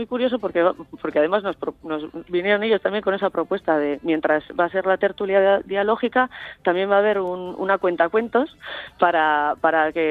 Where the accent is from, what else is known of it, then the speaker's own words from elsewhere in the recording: Mendiola, Basque Country, Spain; Mendiola, que es mi pueblo, no va a pasar la Corrica porque la carretera acaba en el pueblo